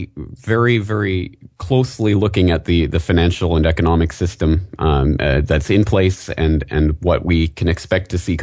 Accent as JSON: {"language": "English", "country": "Canada", "tie": "born or raised there", "said": "Obviously, as a Canadian and someone who's grown up in that political climate, that's what I know best and feel best situated to talk about."}